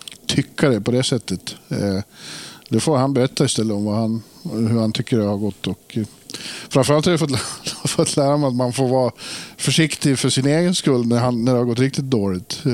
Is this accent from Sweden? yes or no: yes; Borlänge, Dalarna County, Sweden; Ja, men i stan som Borlänge där jag växte upp in i stan, så det var ju bara så. Det var idrott överallt.